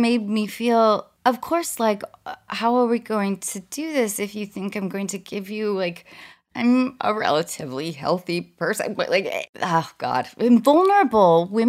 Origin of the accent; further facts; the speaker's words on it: Edmonds, Washington, United States; Edmonds, Washington.